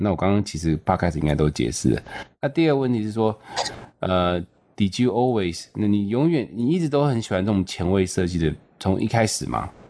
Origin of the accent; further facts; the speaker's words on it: Singapore; 因为身为一个新加坡人